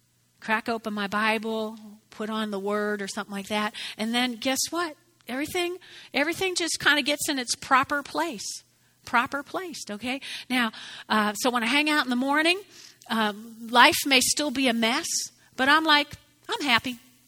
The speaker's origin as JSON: {"language": "English", "region": "New Jersey", "country": "United States", "tie": "born or raised there", "said": "Now, I grew up in North Jersey. Mom and Dad had six kids"}